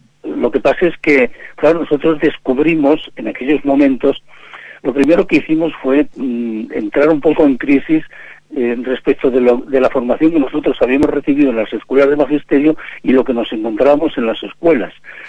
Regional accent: Ciudad Real, Castilla-La Mancha, Spain; moved away as an adult; now in Lleida, Spain; yo soy de Ciudad Real, pero cuando tenía 20 años o a punto de cumplir los 20 años, me vine a trabajar a Lérida, a Lleida, durante un año

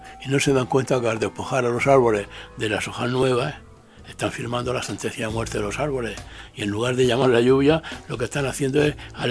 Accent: Burkina Faso; moved away; Cuando yo salí de Burkina hace 20 años

